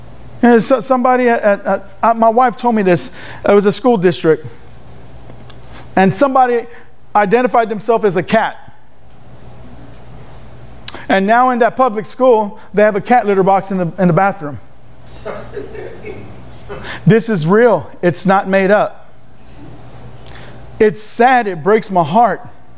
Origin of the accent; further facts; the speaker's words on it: Houston, Texas, United States; born there; I was born on May 22nd, 1972 in Northside, Houston on Airline Street at Doctor's Hospital.